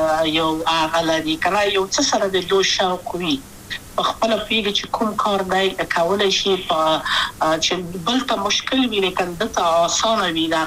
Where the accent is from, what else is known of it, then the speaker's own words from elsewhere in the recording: Kabul, Afghanistan; also born or lived in Wardak; زه خو اصلا د وردګو ولایت یم، د پلار مې د وردګو ولایت ته خلک کېدلې، د کابل په تخته پل سیمه کې یم او لویا شویم کابل کې هم